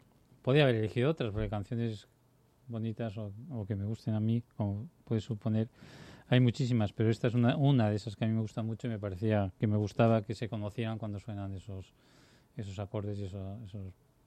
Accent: Madrid, Community of Madrid, Spain; y además yo soy madrileño, por lo tanto es la ciudad que yo conozco mejor

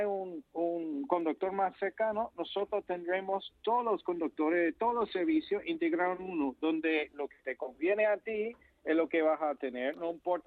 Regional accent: United States; Spanish is a second language; Yo soy de Estados Unidos.

